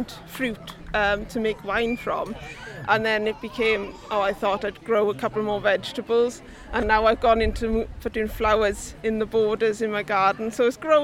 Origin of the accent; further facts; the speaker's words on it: Wales, United Kingdom; now in Suffolk, United Kingdom; I live in Suffolk. Originally, I'm from Welsh. I'm from Wales.